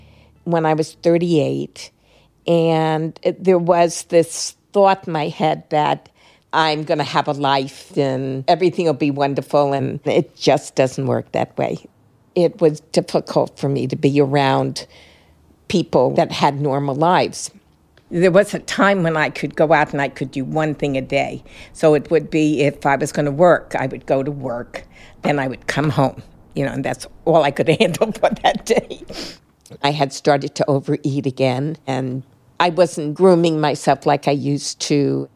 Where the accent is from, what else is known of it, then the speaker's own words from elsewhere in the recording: Brooklyn, New York, United States; born there; I was born in Brooklyn.